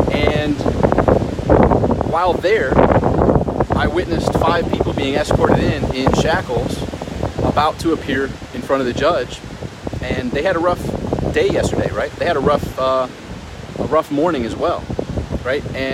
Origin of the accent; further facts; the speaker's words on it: Rochester, New York, United States; I'm from Rochester, New York, and I have gone through those winters of scraping the ice off the windshield